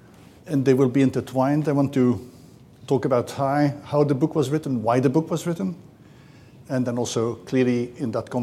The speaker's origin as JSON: {"language": "English", "country": "Belgium", "second_language": "English", "said": "You heard it, I come from Belgium."}